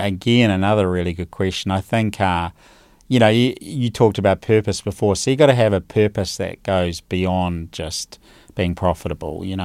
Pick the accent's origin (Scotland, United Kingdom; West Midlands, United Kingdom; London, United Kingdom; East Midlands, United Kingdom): London, United Kingdom; now in New Zealand; and I'm a Londoner, and I've got the passport and everything.